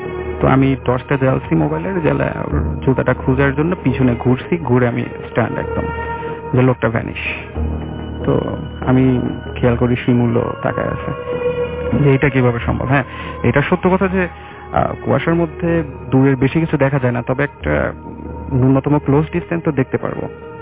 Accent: Pabna, Rajshahi Division, Bangladesh; আমি এসেছি মধ্যপাড়া থেকে আমার হোম টাউন পাবনার অষ্টমনির সাথে।

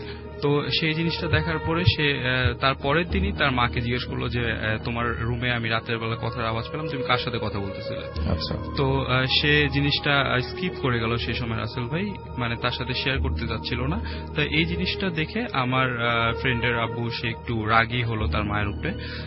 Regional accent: Mirpur, Dhaka Division, Bangladesh; মিরপুর থেকে এসেছি।

